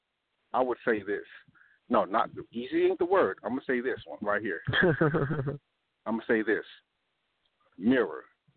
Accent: Austin, Texas, United States; My wife is from California. I'm from Austin, Texas.

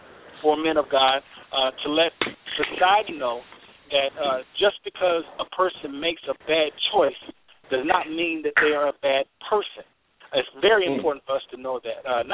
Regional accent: Muskogee, Oklahoma, United States; home is where the heart is, and that's in Muskogee, Oklahoma. I grew up in Muskogee, Oklahoma, went to Muskogee High School

